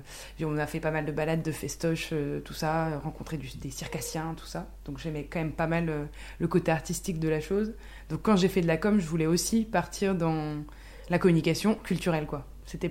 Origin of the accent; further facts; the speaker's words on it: Grand Est, France; J'ai grandi dans les Ardennes, dans la vallée de la Meuse, donc c'est la campagne version un petit peu de montagne quand même.